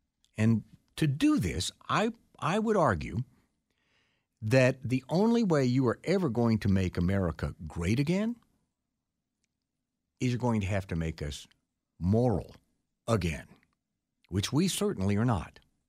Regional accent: Texas, United States; now in Tryon, United States; Well, I grew up in Texas, and you know, I've lived in Tryon for a long time

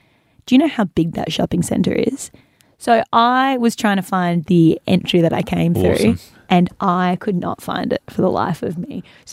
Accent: Perth, Western Australia, Australia; I'm from a big city. Well, not a big city. I'm from Perth.

